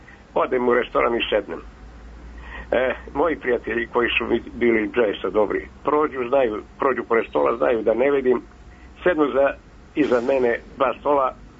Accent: Serbia; mi smo takvi Srbi.

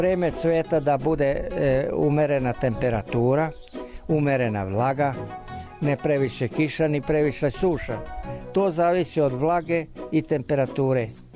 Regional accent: Žagubica, Southern and Eastern Serbia, Serbia; Ima ovde, kod nas u Žagubici ima dva udruženja.

